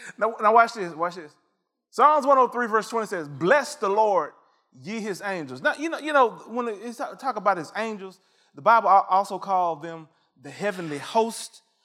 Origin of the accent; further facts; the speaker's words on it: Mississippi, United States; also born or lived in Chicago; I'm coming from Mississippi. I'm like, everything froze over. Amen. I mean, ain't no moving here in Mississippi. I said, when it snow, we don't go nowhere. Amen? Amen. Now, later on, I moved to Chicago